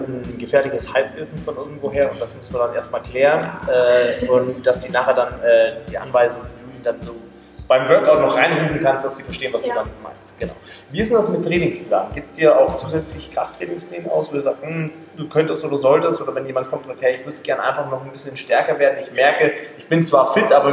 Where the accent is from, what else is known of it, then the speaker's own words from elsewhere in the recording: Bochum, North Rhine-Westphalia, Germany; Ich komme mit dir wirklich aus Bochum.